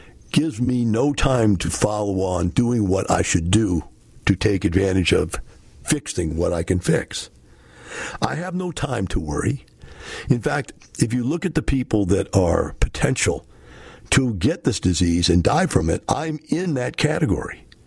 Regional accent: United States; or is this simply your way of telling me that I don't, as an American, have the right to say my opinion on the radio?

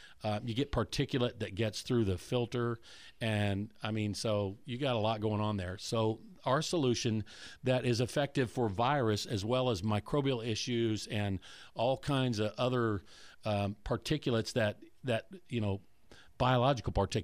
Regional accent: Colorado, United States; now in Florida, United States; I grew up in Colorado thinking that I would ever live in a house in Florida at 76 or 77, 78 degrees.

